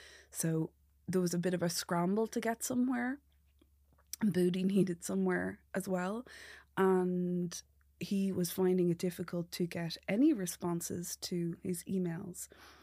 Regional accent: Ireland; what would that look like as an Irish person, brought up Catholic, compared to an Egyptian man brought up Muslim?

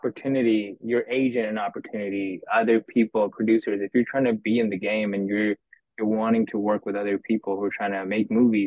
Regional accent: India; I feel like because I grew up in India, that's like, you know, you're already like a few years back.

